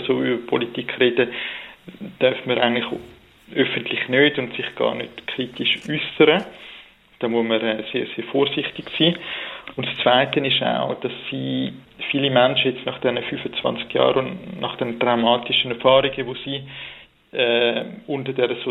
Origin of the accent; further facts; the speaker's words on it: Switzerland; wir als Schweizer, wo von einem Land kommen, wo mit Bodenschätzen nicht wirklich gesegnet sind